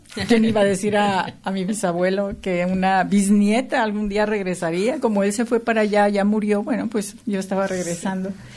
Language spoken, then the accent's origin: Spanish; Mexico; Aunque soy mexicana, mi apellido es español. Y bueno, mi bisabuelo emigró a México a finales del 19.